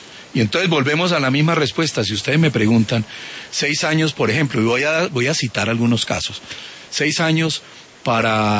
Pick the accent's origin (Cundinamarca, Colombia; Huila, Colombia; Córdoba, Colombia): Huila, Colombia; Lo que pasa es que en mi tierra utilizamos lo mismo. En el Huila se utiliza, oiga niña, esto y lo otro